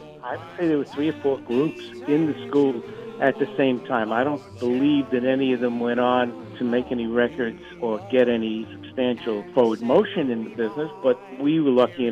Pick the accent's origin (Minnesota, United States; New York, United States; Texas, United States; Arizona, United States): New York, United States; Bronx; I was a little bit of a tough guy growing up in the East Bronx.